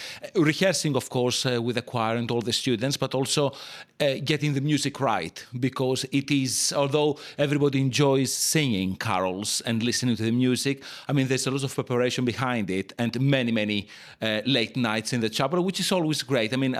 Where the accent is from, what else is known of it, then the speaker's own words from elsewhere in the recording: Greece; moved away as an adult; I come from Greece. And when I came here at the beginning of this century, 2000, I came to this country, I had studied keyboard and a bit of piano in Greece.